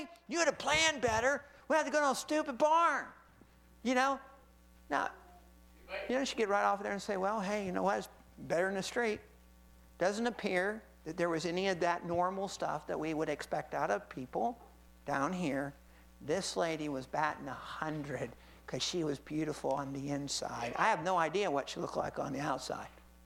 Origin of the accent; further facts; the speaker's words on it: Florida, United States; Well, I'm from Florida. I know zero about hockey.